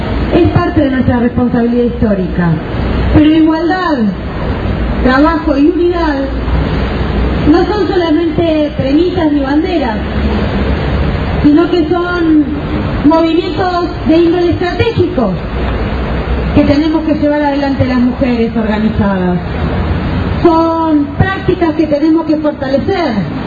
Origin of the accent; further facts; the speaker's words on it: Argentina; el invento argentino de la economía popular, que me llena de orgullo como argentina